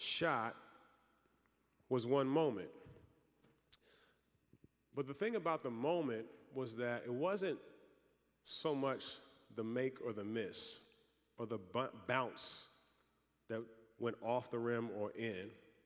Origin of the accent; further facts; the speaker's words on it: Louisville, Kentucky, United States; growing up in Louisville, Kentucky, following my dad around, playing in Rupp Arena in Kentucky and playing at the University of Tennessee